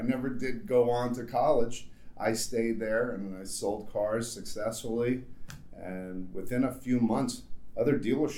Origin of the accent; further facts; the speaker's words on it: Florida, United States; also born or lived in New Jersey; And I kind of had a unique situation growing up, because I moved from New Jersey to Florida.